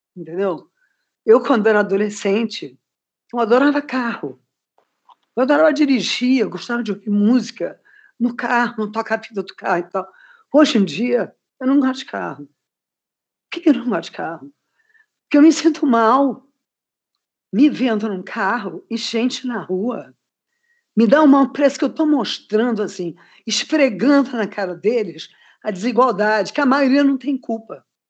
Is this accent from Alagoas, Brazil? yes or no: no; Rio de Janeiro, Brazil; moved away; Quando eu mudei do Rio, quando eu saí do Rio, sou carioca, nasci lá, e voltei, mas adoro Rio de Janeiro, nasci no Rio de Janeiro. Eu mudei para cá tem 11 anos.